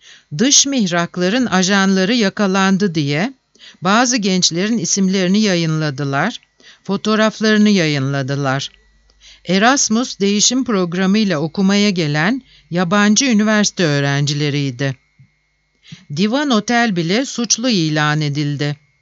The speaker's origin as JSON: {"language": "Turkish", "town": "Izmir", "region": "İzmir", "country": "Turkey", "tie": "born or raised there", "said": "Doğma büyüme İzmir çocuğuyum, Göztepe'liyim."}